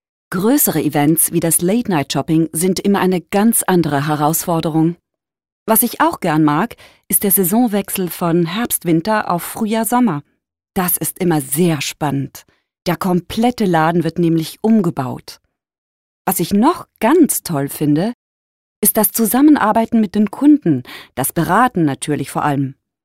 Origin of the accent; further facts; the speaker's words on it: Darmstadt, Hesse, Germany; now in Augsburg, Germany; Ich komme ursprünglich aus Darmstadt, habe dort meinen Realschulabschluss gemacht und nebenbei im Einzelhandel ein bisschen gejobbt.